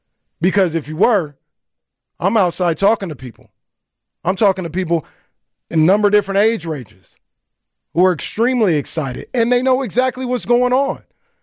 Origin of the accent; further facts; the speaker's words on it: Sacramento, California, United States; So I'm from Sacramento, California. You know what I mean? I'm from Sacramento. I love Sacramento.